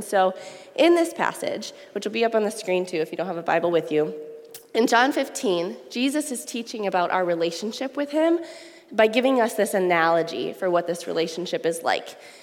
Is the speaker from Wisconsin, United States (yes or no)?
yes; Eau Claire, Wisconsin, United States; also born or lived in Duluth; So we're originally from Eau Claire. We lived in Duluth for a while and completed a church planters residency program at the Duluth Vineyard Church.